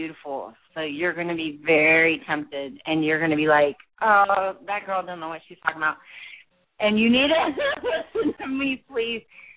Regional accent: Virginia, United States; now in California, United States; I grew up in Virginia. So I know I'm in California, but I actually know Atlanta.

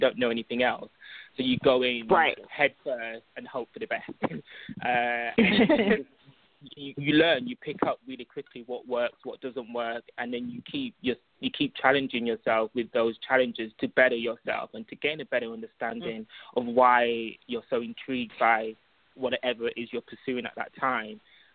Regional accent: Huddersfield, Yorkshire and the Humber, United Kingdom; So I'm originally based, I was born in UK, and I was raised in Huddersfield, Yorkshire. That's North England.

